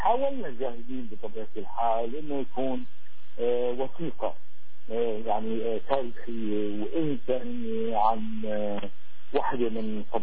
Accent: Quneitra Governorate, Syria; انا اساسا انتمي لاحدى مدن الجولان اللي ما زالت يعني مدينتي مدينة سيق ما زالت حتى اليوم يعني محتلة

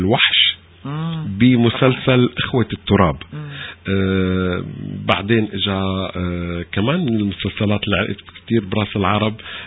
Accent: Syria; نحن سوريين ما كنا نفهم غير اللهجة المصرية

